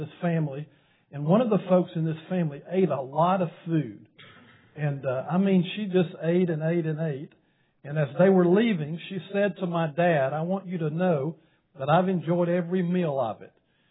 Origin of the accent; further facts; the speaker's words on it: Alabama, United States; It's always good to come back to Alabama. I grew up in Alabama